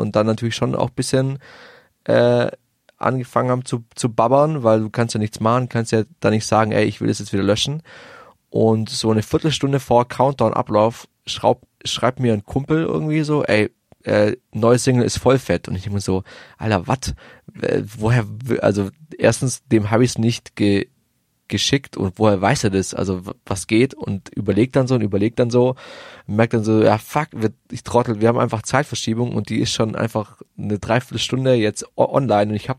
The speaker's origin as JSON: {"language": "German", "town": "Isny im Allgäu", "region": "Baden-Württemberg", "country": "Germany", "tie": "born there", "said": "Ganz genau in Isny im Allgäu. Genau, das ist so, glaube ich, eine halbe Stunde vom Bodensee entfernt. Neben Ravensburg, zwischen Kempten und Ravensburg, kann man eigentlich sagen."}